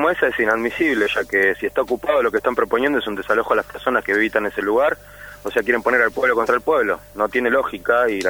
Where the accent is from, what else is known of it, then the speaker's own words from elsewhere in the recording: Buenos Aires, Argentina; now in El Bolsón, Argentina; Mira, mi posición, vivo acá. Yo soy oriundo de Buenos Aires, mi hijo es nacido acá y criado acá, mi hijo tiene 3 años.